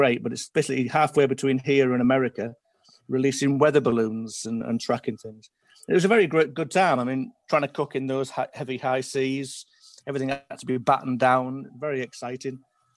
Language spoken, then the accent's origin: English; Hull, Yorkshire and the Humber, United Kingdom; when I came from Hull